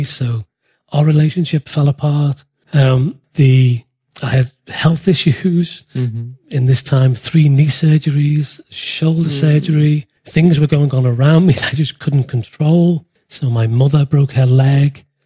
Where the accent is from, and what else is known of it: Liverpool, North West England, United Kingdom; born or raised there